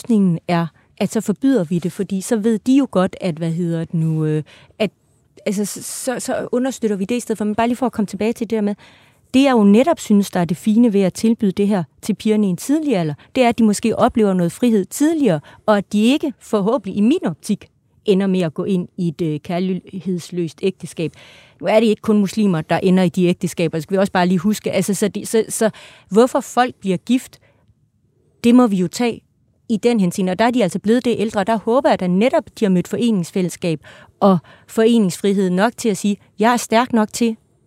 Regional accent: Jutland, Denmark; Nok særligt på Nørrebro, mere end Jylland, hvor jeg kommer fra

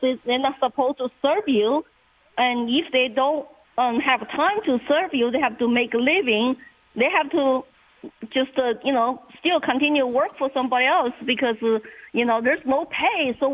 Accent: China; now in United States; I grew up in China.

